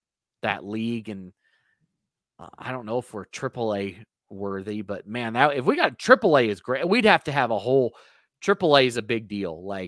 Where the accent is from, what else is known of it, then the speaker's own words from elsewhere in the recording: North Carolina, United States; I grew up in North Carolina. There's no team.